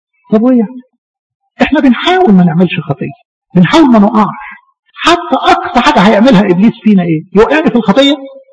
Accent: Alexandria, Alexandria Governorate, Egypt; معرفش احنا عندنا في اسكندريه وفي مصر عموما

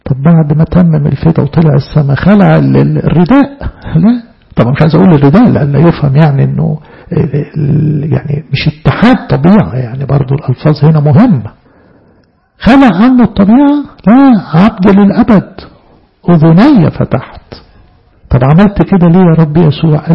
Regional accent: Egypt; فالعهد القديم اللي بين إيدينا إحنا كمصريين دي طبعة بيروتية

